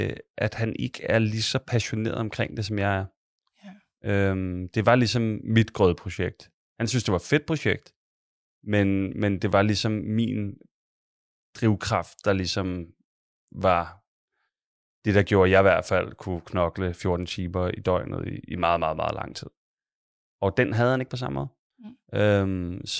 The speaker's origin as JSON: {"language": "Danish", "town": "Copenhagen", "region": "Capital Region of Denmark", "country": "Denmark", "said": "Jeg kommer fra Sydhavnen, så er jeg sådan et stort kærligheds... forhold til den bydel."}